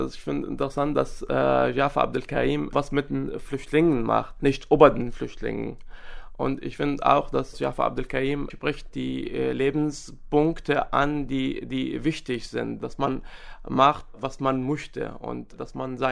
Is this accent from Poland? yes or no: no; Syria; German is a second language; now in Germany; Ich komme aus Syrien und naja, der Weg war sehr schwer. Erstens bin ich nach der Türkei gegangen und dort bin ich 6 Monate gelebt.